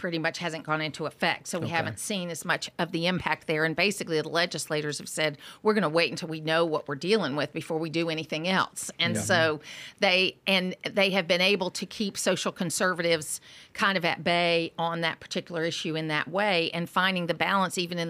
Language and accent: English; Athens, Georgia, United States; And that's also a fixture of growing up in Athens. When you grow up in Athens, which is the blue dot in the big red sea, you learn how to get along with everybody.